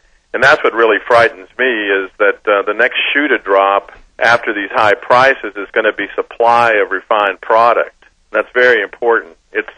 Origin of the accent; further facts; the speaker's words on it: United States; Being an American, we're very innovative people, very creative, and we're going to work our way through this.